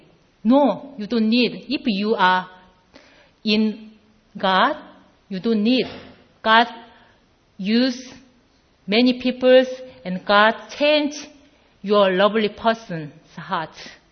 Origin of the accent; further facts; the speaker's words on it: Gimje, North Jeolla, South Korea; English is a second language; I was born in South Korea in 1972. My hometown is Gimje, which is famous for rice farm. In my hometown, wherever you go, you can see only rice farm and fields. My parents were Buddhist.